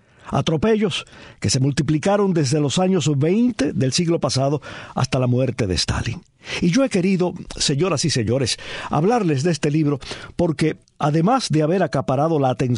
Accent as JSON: {"language": "Spanish", "country": "Cuba", "tie": "born or raised there", "said": "un himno que yo recuerdo de mi infancia en Cuba"}